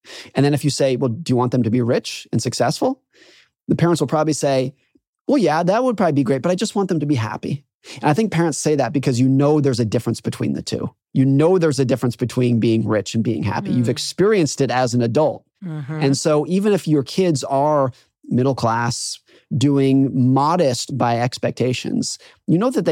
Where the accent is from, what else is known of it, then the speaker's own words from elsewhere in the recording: Truckee, California, United States; I grew up around Lake Tahoe, California.